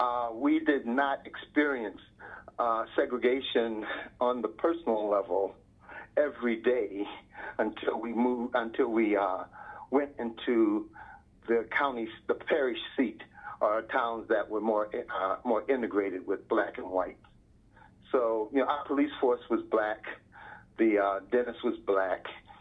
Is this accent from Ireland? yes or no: no; the South, United States; Well, I grew up in an unusual situation in the South. I grew up in a segregated town.